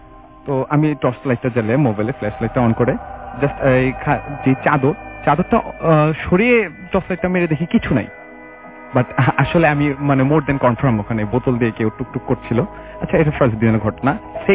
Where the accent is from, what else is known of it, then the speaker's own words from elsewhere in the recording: Dhaka Division, Bangladesh; আমি ছোটবেলা থেকে যেখানে বড় হয়েছি জায়গাটা অ্যাকচুয়ালি মান্ডা এবং রাজারবাগ এর মধ্যবর্তী একটা স্থান, খুব নির্জন এলাকা।